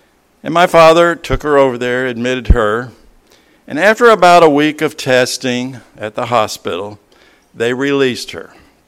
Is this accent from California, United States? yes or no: no; Tennessee, United States; When I was about 10 years old, my family and I grew up in East Tennessee.